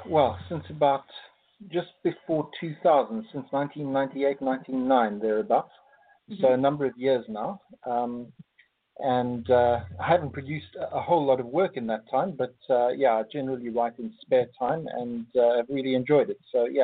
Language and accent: English; South Africa; now in Surrey, United Kingdom; I hail from South Africa originally. That's where I was born and raised. But I currently live in the UK. And I live in Surrey with my family, my wife and two children.